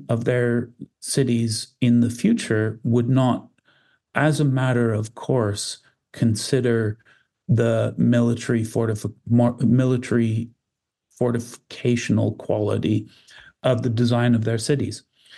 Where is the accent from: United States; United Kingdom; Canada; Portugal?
Canada; I'm speaking to you as a Canadian